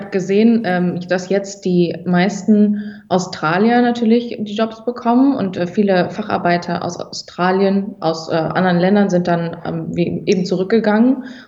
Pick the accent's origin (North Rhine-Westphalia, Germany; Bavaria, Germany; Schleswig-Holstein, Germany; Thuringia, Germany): North Rhine-Westphalia, Germany; Cologne; also born or lived in Vienna; ich komme doch eh aus Köln, ist doch eh Medienstadt in Deutschland